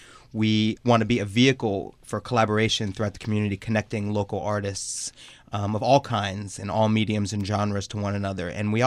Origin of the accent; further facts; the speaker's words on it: United States; I was raised in the New York, New Jersey area.